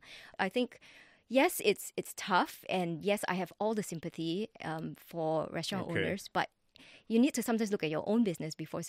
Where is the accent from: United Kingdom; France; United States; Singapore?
Singapore; to support causes that make me proud as a Singaporean.